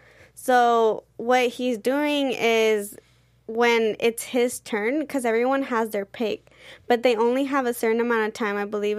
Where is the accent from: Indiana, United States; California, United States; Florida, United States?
California, United States; San Diego; But I was originally a San Diego Chargers fan because I am born and raised in San Diego.